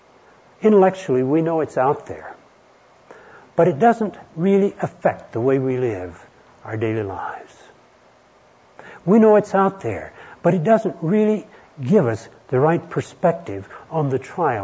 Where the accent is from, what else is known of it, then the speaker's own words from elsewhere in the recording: Texas, United States; I grew up in Deep East Texas. That's about one notch more cultural than Alabama, John.